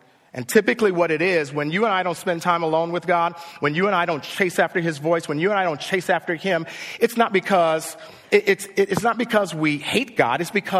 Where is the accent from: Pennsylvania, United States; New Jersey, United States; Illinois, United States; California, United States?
Illinois, United States; Chicago; Like I grew up in Chicago and I had friends that lived near the L train.